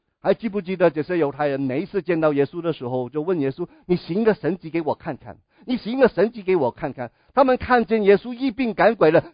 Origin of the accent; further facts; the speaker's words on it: Guangdong, China; 我们广东人那个时代的文化是你吃过饭了没有，这个表示什么？